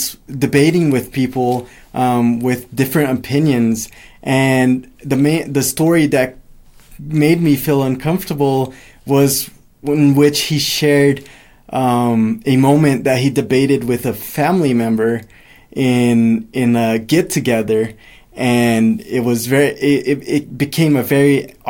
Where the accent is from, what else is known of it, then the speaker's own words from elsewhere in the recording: Brazil; I'm from Brazil